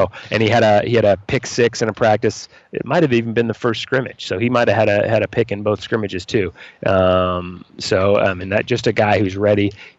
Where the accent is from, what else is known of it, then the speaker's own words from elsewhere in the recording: Bay Area, California, United States; I grew up in the Bay Area, so I was an A's fan